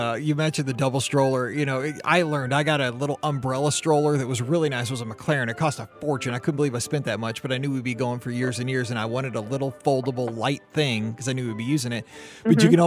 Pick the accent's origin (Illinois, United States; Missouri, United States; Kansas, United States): Missouri, United States; St. Louis; I'm from St. Louis.